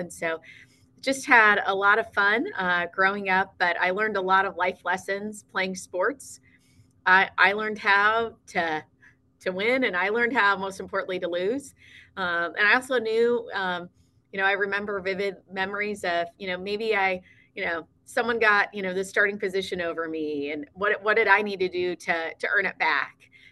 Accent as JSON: {"language": "English", "town": "Des Moines", "region": "Iowa", "country": "United States", "tie": "born or raised there", "said": "Well, I grew up in Des Moines, Iowa, my entire childhood in the same house with my parents and two siblings."}